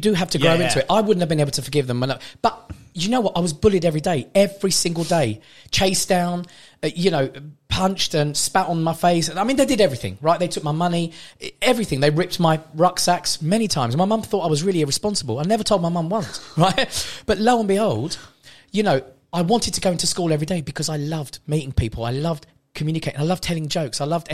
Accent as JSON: {"language": "English", "country": "Armenia", "said": "I come from Armenia, from a very small town called Bumkrak. It's a beautiful place."}